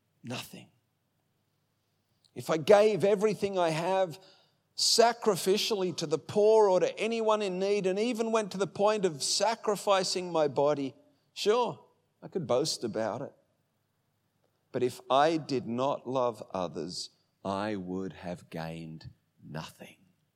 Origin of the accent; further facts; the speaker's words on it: Oatley, New South Wales, Australia; when I was a kid growing up, I grew up on the south side of Sydney in New South Wales. When I grew up in Oatley, it was quite a small little community.